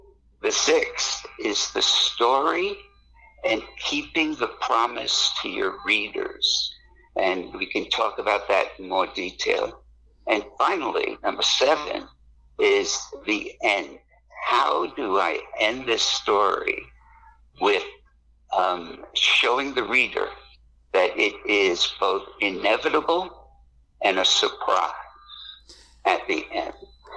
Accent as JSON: {"language": "English", "region": "New York", "country": "United States", "accent": "New York", "said": "That rolls off a little bit easier with my New York accent."}